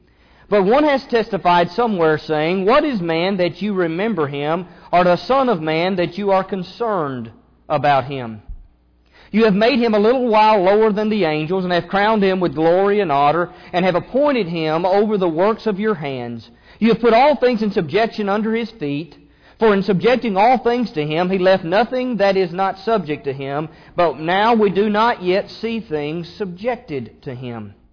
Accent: Kentucky, United States; Because he knew that I grew up in Kentucky.

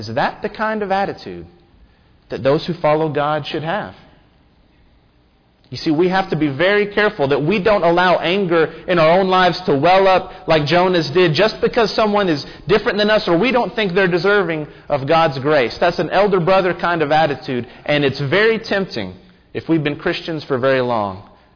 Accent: Memphis, Tennessee, United States; I can remember growing up in Memphis. Memphis is a city that is filled with a lot of racial tension.

